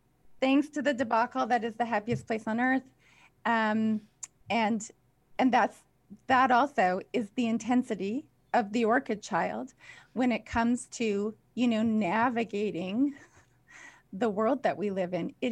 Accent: the Prairies, Canada; I grew up in the Canadian prairies where the CN Railway passed about 500 meters from my house.

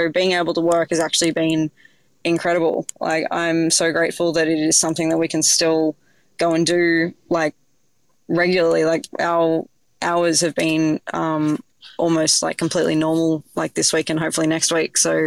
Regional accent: Sydney, New South Wales, Australia; I grew up in Sydney

